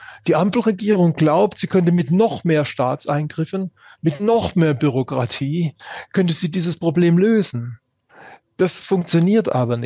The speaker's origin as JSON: {"language": "German", "region": "Baden-Württemberg", "country": "Germany", "said": "die Tüftler aus meiner Heimatregion in Baden-Württemberg."}